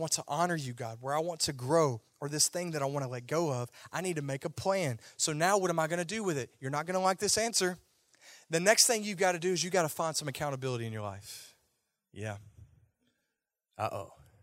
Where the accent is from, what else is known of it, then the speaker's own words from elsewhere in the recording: Louisiana, United States; In fact, I grew up in Louisiana.